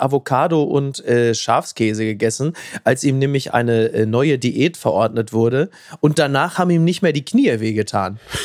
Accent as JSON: {"language": "German", "town": "Castrop-Rauxel", "region": "North Rhine-Westphalia", "country": "Germany", "said": "also in Castrop-Rauxel, da wo ich herkomme"}